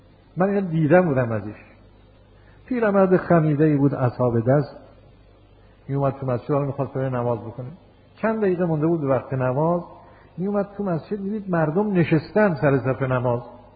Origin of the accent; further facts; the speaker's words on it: Yazd, Iran; ما یه عالمی داشتیم تو شهر خودمون، شهر یزد